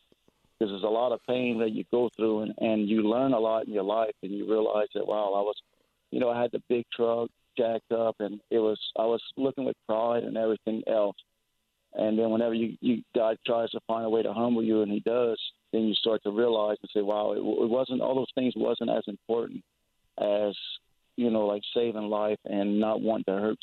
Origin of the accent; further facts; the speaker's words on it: Louisiana, United States; I'm from LaFourche Parish.